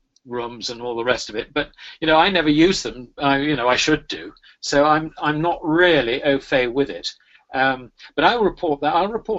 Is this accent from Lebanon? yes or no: no; Scotland, United Kingdom; Well, actually, I'm a Scotsman.